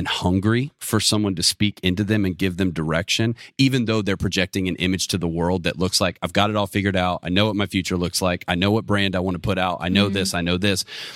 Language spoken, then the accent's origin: English; Atlanta, Georgia, United States; now in Auburn, United States; So I'm from the Metro Atlanta area.